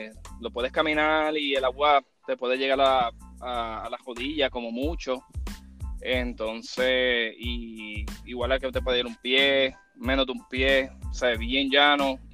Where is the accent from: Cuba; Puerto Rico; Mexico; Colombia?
Puerto Rico; Bayamón; Nací y criado en Bayamón. Ok. Y después entonces me mudé al centro, que viene siendo Calle.